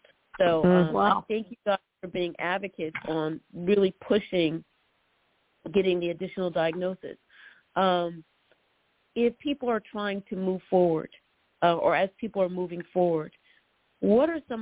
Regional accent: Parsippany, New Jersey, United States; also born or lived in East Orange; I grew up in Parsippany, New Jersey. I say this all the time. But I'm from East Orange.

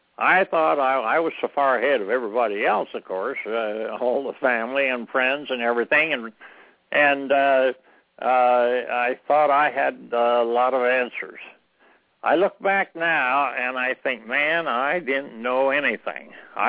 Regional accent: Montana, United States; even in my home state of Montana

